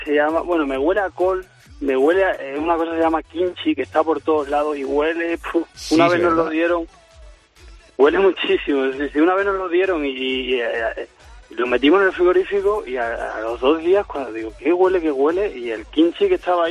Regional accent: Cáceres, Extremadura, Spain; also born or lived in Plasencia; yo nací en Plasencia, mi mujer también. Y bueno, a los 6 años ya me fui para Cáceres y sí. He viajado bastante, pero sí toda la vida llevaba viviendo en Cáceres.

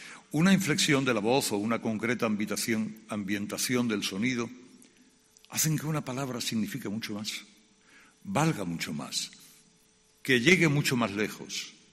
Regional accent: Spain; Yo estoy lejos de ser el español sin ganas que describió Luis Cernuda. Soy un español sereno que tiene confianza ciega en las nuevas generaciones

